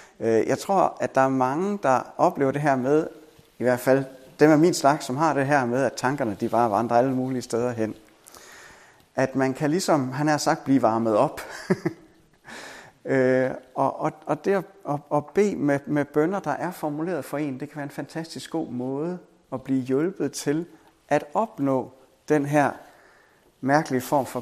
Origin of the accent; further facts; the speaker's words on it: Capital Region of Denmark, Denmark; Nu er jeg fra Vestegnen i København